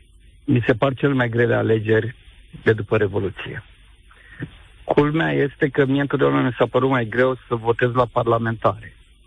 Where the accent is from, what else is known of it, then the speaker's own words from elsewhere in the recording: Neamț County, Romania; Eu sunt din Neamț.